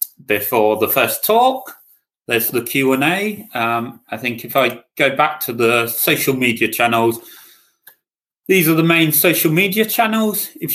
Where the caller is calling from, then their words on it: England, United Kingdom; So I'm talking from England, the UK